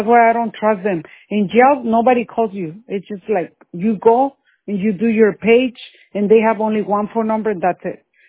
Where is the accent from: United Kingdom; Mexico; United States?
Mexico; English is a second language; I don't want to be lazy because I've been here my whole life. I'm from Mexico, but I've been lazy. I need to only English because I need to learn more.